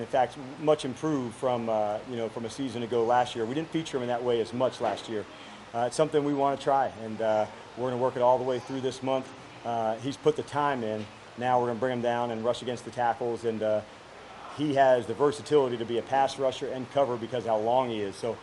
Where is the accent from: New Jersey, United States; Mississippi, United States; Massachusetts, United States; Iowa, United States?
New Jersey, United States; And I grew up in New Jersey, and I went to training camp to watch the New York Giants.